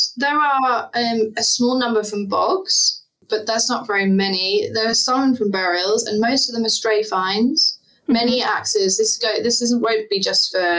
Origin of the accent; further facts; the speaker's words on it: East of England, United Kingdom; I grew up in East Anglia, and flint is amazingly abundant there